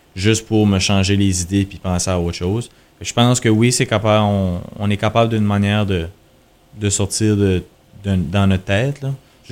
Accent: Edmonton, Alberta, Canada; moi, j'ai grandi à Edmonton, tu sais, c'est sûr que je connais quand même beaucoup de monde ici.

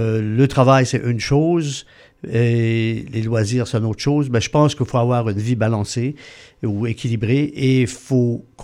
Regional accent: Canada; en tant qu'Acadien

